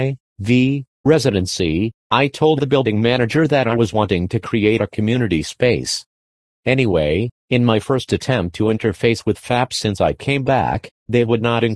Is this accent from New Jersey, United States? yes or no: no; San Bernardino, California, United States; born or raised there